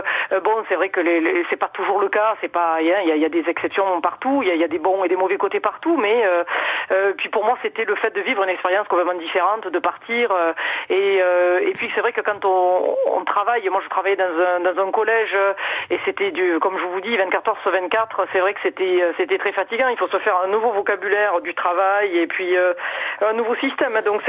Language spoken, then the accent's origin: French; Nîmes, Occitanie, France; Moi je suis de Nîmes au départ. Je suis née à Nîmes, j'ai vécu dans le sud pendant longtemps